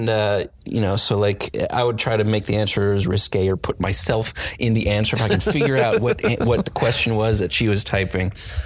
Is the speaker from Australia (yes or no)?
no; Illinois, United States; Suburban Chicago.